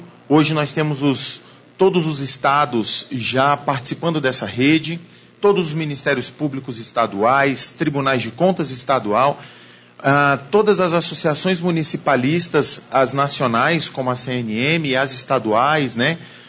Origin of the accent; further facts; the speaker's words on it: Brasília, Federal District, Brazil; Nasci em Brasília, sou da geração nascida em Brasília, sempre morei no Distrito Federal